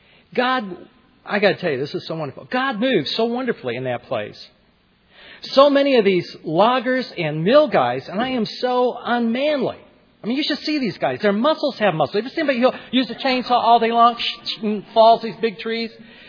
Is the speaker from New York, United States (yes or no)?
no; Los Angeles, California, United States; I grew up in Los Angeles, and my wife and I were called to pastor out in nowhere.